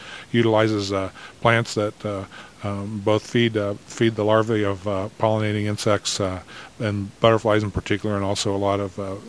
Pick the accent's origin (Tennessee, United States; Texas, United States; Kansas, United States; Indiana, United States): Indiana, United States; I grew up in Indiana and work in an arboretum in the Midwest where I really felt comfortable